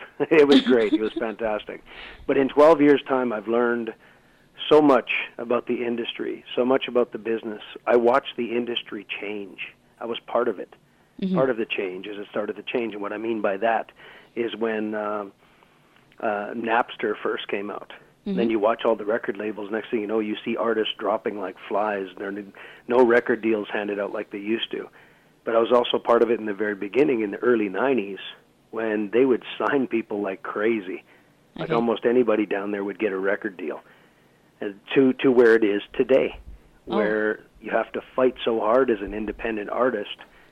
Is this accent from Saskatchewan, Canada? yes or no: yes; Prince Albert, Saskatchewan, Canada; I was born and raised in Prince Albert, Saskatchewan, and I started playing fiddle at the age of 14.